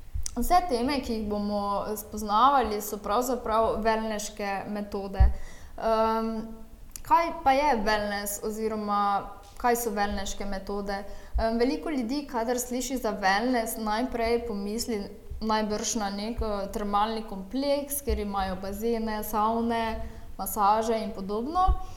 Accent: Ptuj, Drava, Slovenia; Prihajam iz Ptuja, kjer imam tudi družinski wellness studio Aura.

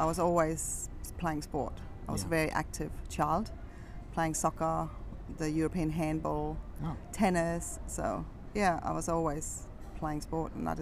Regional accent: Denmark; moved away as an adult; now in Australia; So I lived in Denmark, grew up in Denmark. I lived there for 26 years.

